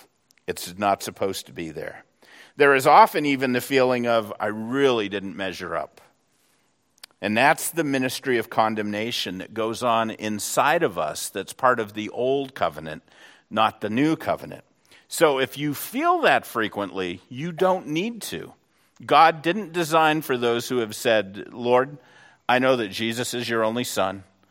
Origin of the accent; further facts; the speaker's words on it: New England, United States; When I grew up in New England, frequently we'd go up to Maine and, you know, get lobster and eat chowder on the coast.